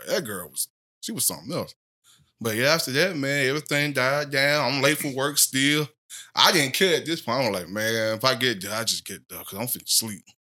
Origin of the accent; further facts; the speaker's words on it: Birmingham, Alabama, United States; My background, well, born and raised right here in Birmingham. Born at Brookwood.